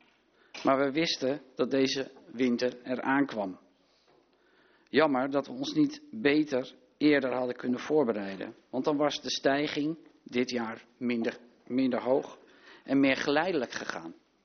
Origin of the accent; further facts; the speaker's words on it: North Holland, Netherlands; now in Hilversum, Netherlands; ik ben wel een geboren en getogen Noord-Hollander.